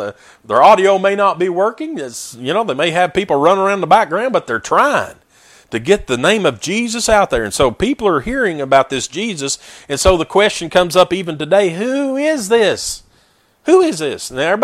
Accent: the South, United States; You know, I grew up in the Bible Belt. That's what they used to call the South, all around Tennessee and North Carolina and Mississippi, all these places down the South, Alabama, the Bible Belt, you know, and we're supposed to be like the buckle of it.

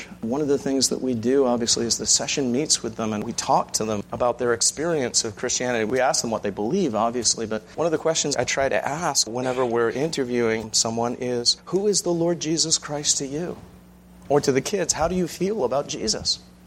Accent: England, United Kingdom; as an Englishman

